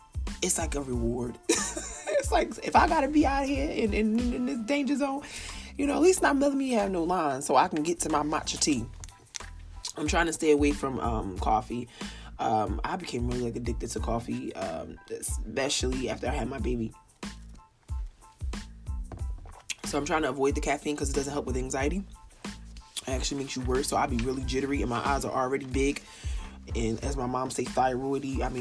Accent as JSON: {"language": "English", "region": "New Jersey", "country": "United States", "said": "Did not know. We're from New Jersey. We drive."}